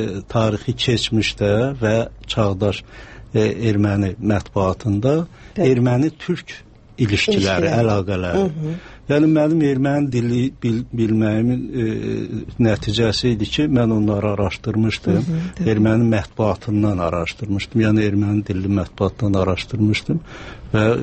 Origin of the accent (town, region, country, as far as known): Armenia; born or raised there; moved away as an adult; now in Azerbaijan